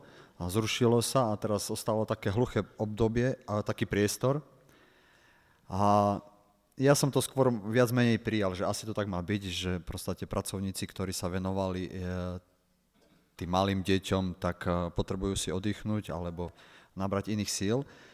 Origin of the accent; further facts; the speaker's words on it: Poprad, Prešov Region, Slovakia; som domáci z Popradu